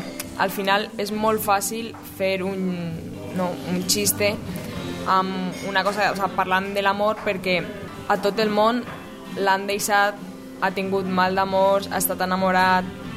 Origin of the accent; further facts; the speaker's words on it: Valencia, Valencian Community, Spain; soc de València i actualment treballo com a dissenyadora gràfica i il·lustradora.